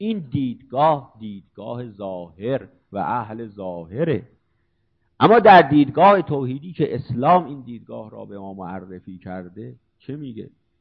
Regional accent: Iran; ما از ایران هستیم و به اصطلاح شیعه هستیم

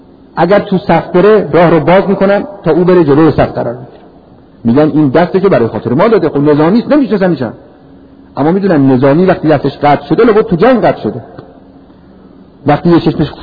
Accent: Iran; بنده به عنوان یک ایرانی، یک مسلمان

